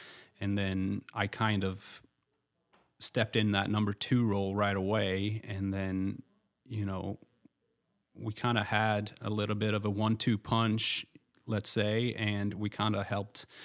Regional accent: Sweden; English is a second language; his coaching style was different than what I was used to from Sweden, but it was something I needed for me.

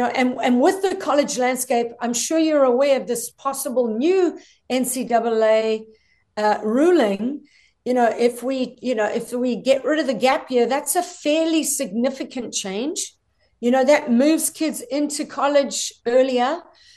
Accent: South Africa; I'm from South Africa.

